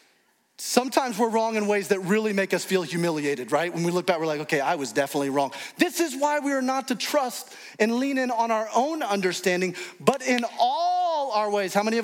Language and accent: English; Alabama, United States; moved away; also born or lived in Indianapolis; I was actually born in Indianapolis, but I grew up in Alabama, so we were not familiar with basketball very much in Alabama.